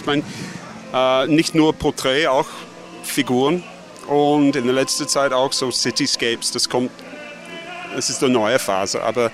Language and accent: German; Brighton, South East England, United Kingdom; German is a second language; now in Vienna, Austria; Ich komme aus Südostengland, Brighton, an der Küste. Es ist direkt südlich von London und ja, ich bin seit langer her in Wien